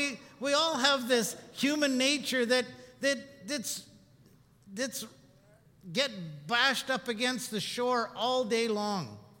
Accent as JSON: {"language": "English", "town": "Princeton", "region": "British Columbia", "country": "Canada", "tie": "born or raised there", "said": "here's a kid from my hometown in Princeton that I grew up and I worked for his dad."}